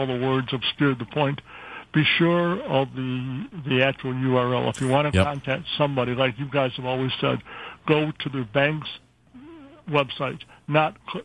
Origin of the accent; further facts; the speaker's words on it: Alaska, United States; And when you hear my comments, you'll understand why I'm from Alaska.